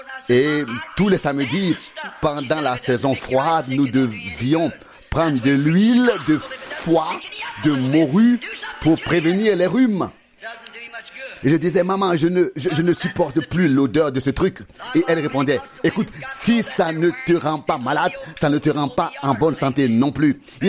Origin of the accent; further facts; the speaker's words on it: United States; c'est mon modèle américain, c'est mon droit américain. Je sais, en tant qu'Américain, oui.